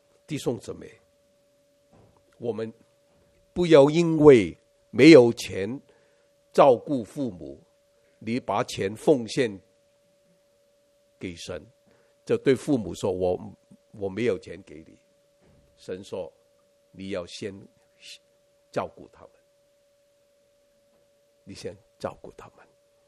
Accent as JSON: {"language": "Chinese", "country": "China", "said": "中国人是礼义之邦，5000年来是最重这个孝道，把孝道讲的最清楚的就是我们中国人。"}